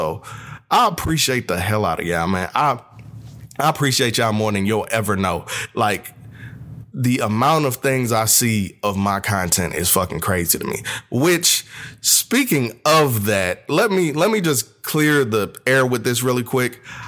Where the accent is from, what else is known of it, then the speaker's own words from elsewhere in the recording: St. Louis, Missouri, United States; So to start off … And I am from St. Louis, Missouri. I'm 28 years old